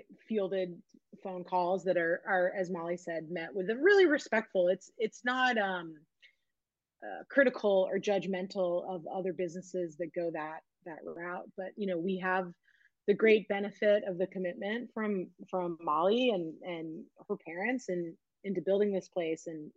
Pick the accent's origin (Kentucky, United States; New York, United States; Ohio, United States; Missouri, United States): Kentucky, United States; Louisville; I grew up in Louisville.